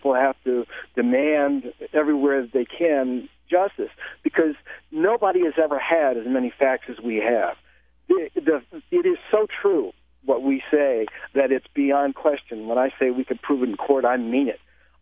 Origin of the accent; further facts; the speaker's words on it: California, United States; because we're from California. Dennis works in San Francisco, and I work at Walnut Creek.